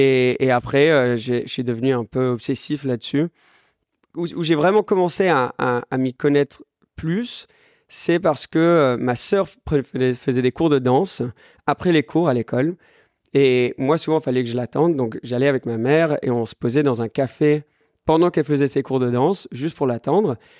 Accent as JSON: {"language": "French", "country": "France", "tie": "born or raised there", "first_language": "English", "second_language": "French", "said": "Donc, ma mère est anglaise, mon père est français-américain, mais à la maison, on parlait anglais. Et j'ai grandi en France. Mais comme on parlait que anglais à la maison, quand je suis arrivé au début, enfin à l'école, tout jeune, je parlais vraiment pas beaucoup français."}